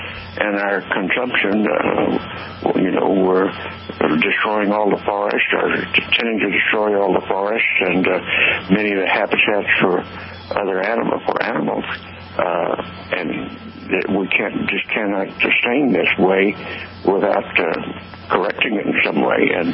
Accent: Roswell, New Mexico, United States; My people were ranchers and farmers in that area and farmers in the dealership, so I grew up in Roswell.

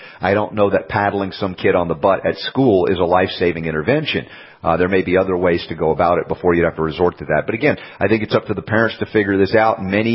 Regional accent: Georgia, United States; where I grew up in Georgia a lot of years, and this is a Georgia story.

